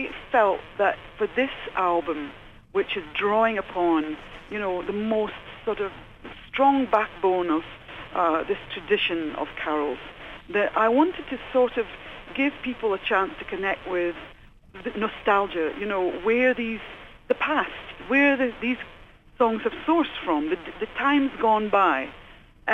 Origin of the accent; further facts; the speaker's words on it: Scotland, United Kingdom; I'm an envoy for my country, where I come from Scotland